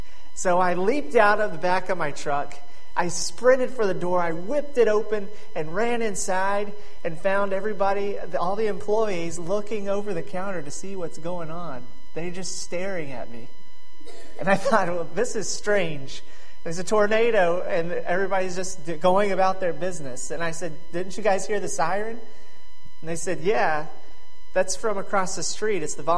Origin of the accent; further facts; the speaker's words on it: Oklahoma, United States; because I'm from Oklahoma, and I remember hearing that siren go off all the time in Oklahoma and Arkansas for drills.